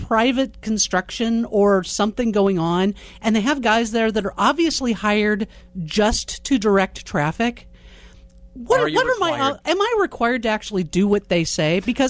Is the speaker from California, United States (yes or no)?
yes; Los Angeles, California, United States; For me, it's a combination of growing up in the Los Angeles area and having a father who was a fireman.